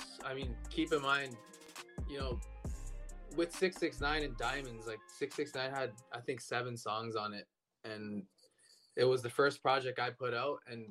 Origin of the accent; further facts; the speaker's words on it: Canada; I was born and raised in Canada, obviously.